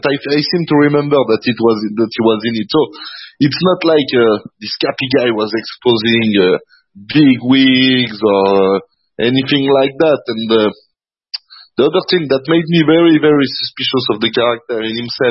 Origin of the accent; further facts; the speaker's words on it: Geneva, Switzerland; from Geneva, Switzerland. I am a male. I think that you can recognize that from my voice. And I am 35 years old, to give you some context.